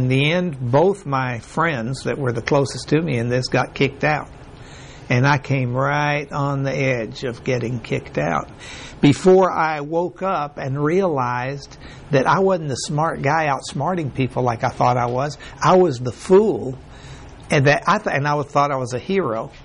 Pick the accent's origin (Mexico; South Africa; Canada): Mexico; English is a second language; now in United States; when we were raised in Mexico and then we came to the States and then we were out there working.